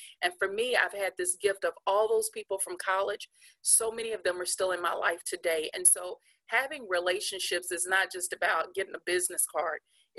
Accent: Shreveport, Louisiana, United States; Yes, I grew up in Shreveport

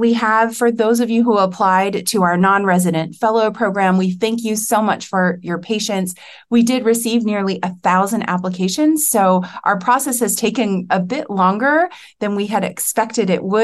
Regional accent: Ghana; I am from Ghana.

